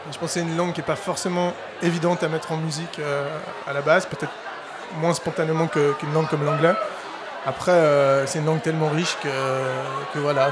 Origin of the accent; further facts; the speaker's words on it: Geneva, Switzerland; Ah, moi, je suis né à Genève et j'ai toujours effectivement vécu à Genève et fait beaucoup de musique à Genève. Donc ouais, bah, c'est un peu ma ville